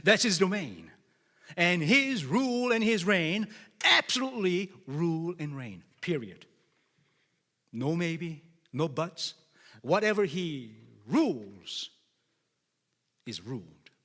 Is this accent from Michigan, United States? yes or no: yes; Michigan, United States; now in Canada; So I'm from Michigan. One of the hardest things that I experienced when I came to Canada was the allegiance to the Queen.